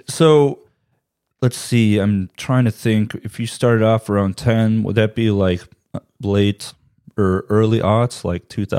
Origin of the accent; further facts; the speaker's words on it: United States; Like, you know, for example, I'm from America. I know how the NBA works, or whatever.